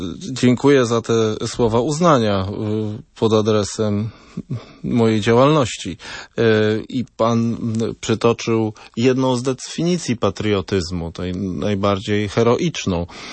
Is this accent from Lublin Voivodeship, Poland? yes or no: yes; Lublin Voivodeship, Poland; ja akurat z Lubelszczyzny